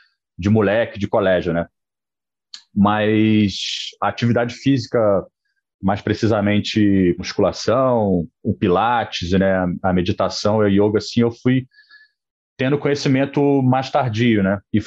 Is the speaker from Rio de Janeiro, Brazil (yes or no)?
yes; Petrópolis, Rio de Janeiro, Brazil; sabem que nós somos de Petrópolis